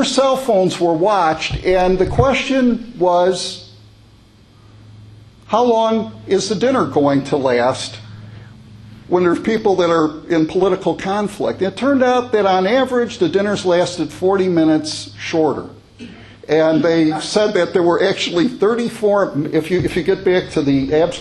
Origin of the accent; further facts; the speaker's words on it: Chicago, Illinois, United States; now this is what I grew up with in Chicago